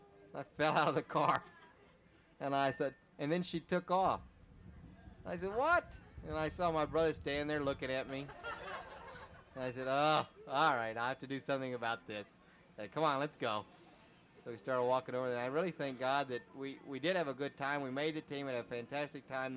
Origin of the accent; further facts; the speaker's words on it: Texas, United States; Remember, I grew up in Texas, and I admit that I knew nothing about blacks.